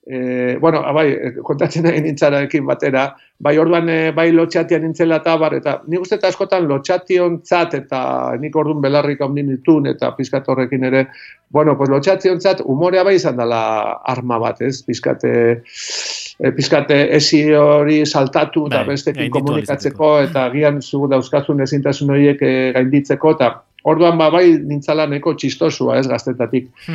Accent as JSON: {"language": "Basque", "town": "Lasarte", "region": "Basque Country", "country": "Spain", "tie": "born or raised there", "said": "ni jaio nintzen Lasarte hori hartan, ez, Michelin bueno, etxe guztien gehienen ogibidea zan hartan, Eskola Nazionaletan ikasi nun, beraz, gazteleraz, eta Fuolian eta lagun arten eta ere gazteleraz"}